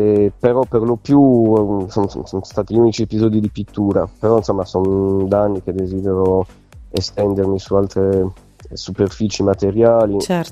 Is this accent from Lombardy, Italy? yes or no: no; Cagliari, Sardinia, Italy; born there; Sono nato a Cagliari, ci sono tornato da un paio d'anni, per una ventina d'anni ho girato diversi posti, molte città.